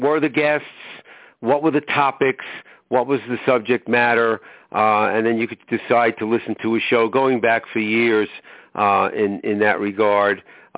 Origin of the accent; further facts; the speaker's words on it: New York, United States; accent: New York; now in Aurora, United States; I am in Aurora, Naperville, Illinois. Even though I'm a New Yorker and I practice my New York accent at least once a week, Rochelle, I've been in Chicago for a long time, and that's where I broadcast.